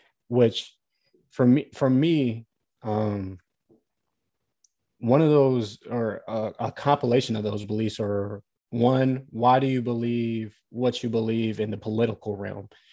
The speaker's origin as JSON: {"language": "English", "town": "Atlanta", "region": "Georgia", "country": "United States", "said": "not because of some evidence-based reason, but because I am from Atlanta."}